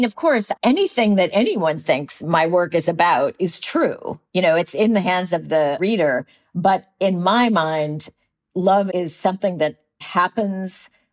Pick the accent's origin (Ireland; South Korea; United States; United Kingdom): United States; San Francisco, California; also born or lived in Chicago; now in New York City, United States; because I'm from the Midwest. I was born in Chicago and I grew up in San Francisco. I knew I wanted to move to New York before I'd ever been to New York.